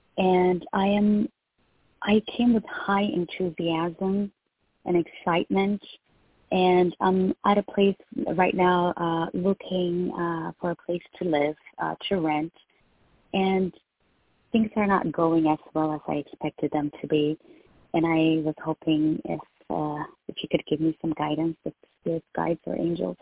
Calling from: Texas, United States; I'm calling from Texas.

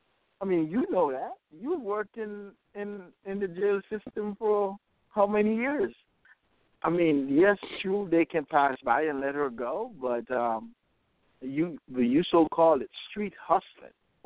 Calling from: Tennessee, United States; from Tennessee.

